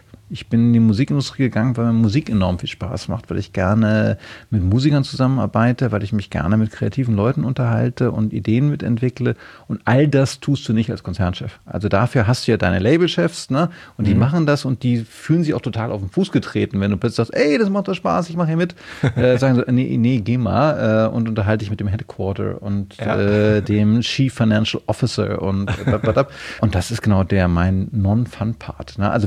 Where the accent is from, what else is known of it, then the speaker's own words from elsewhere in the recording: Berlin, Germany; now in Hamburg, Germany; Und Berlin habe ich damals erlebt als ganz klar West-Berlin. Ich bin in der Wismarstraße im Grunewald geboren. Also Grunewald ist auch gleichzeitig recht behütet.